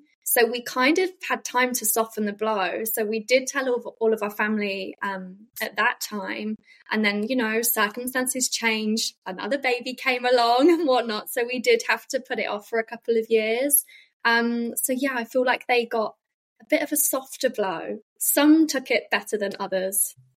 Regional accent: Leicester, East Midlands, United Kingdom; also born or lived in Australia; now in Cambridgeshire, United Kingdom; So in the UK, I was always living in Leicester, so the Midlands. And then when me and Jason came home from Australia together, we moved to Cambridgeshire.

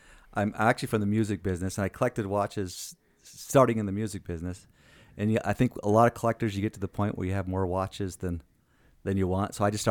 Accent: Salt Lake City, Utah, United States; But, you know, I grew up in Salt Lake.

